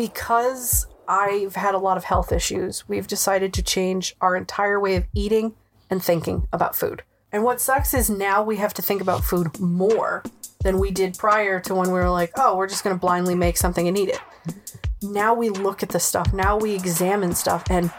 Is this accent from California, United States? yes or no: no; Rhode Island, United States; accent: Rhode Island; Because I worked in customer service for 20 plus years, I've lost my Rhode Island accent. It comes out when I'm angry.